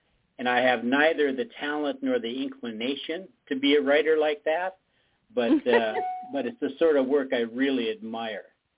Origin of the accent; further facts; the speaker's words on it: Minnesota, United States; I'm from Minnesota. I'm mainly of Scandinavian descent.